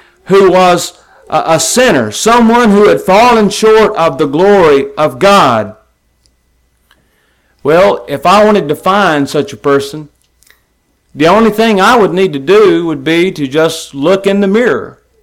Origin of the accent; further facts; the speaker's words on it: Tupelo, Mississippi, United States; A preacher friend of mine, with whom I grew up in the Verona congregation just outside Tupelo, was not always faithful to the Lord.